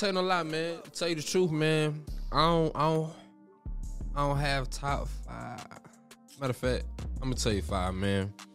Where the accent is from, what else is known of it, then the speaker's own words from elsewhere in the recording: South Carolina, United States; I'm from Westbrook County. Westbrook County, South Carolina. Country, 843.